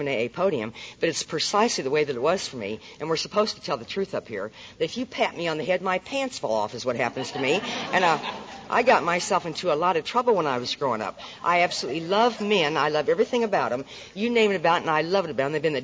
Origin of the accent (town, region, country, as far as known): Nebraska, United States; born or raised there